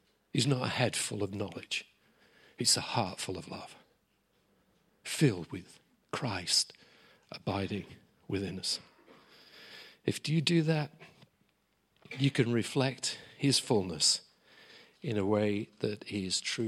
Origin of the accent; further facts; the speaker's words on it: England, United Kingdom; Buck is American, I'm English.